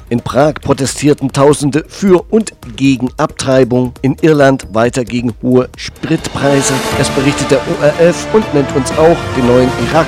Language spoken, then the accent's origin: German; Erfurt, Thuringia, Germany; aus meiner Heimat Stadt Erfurt.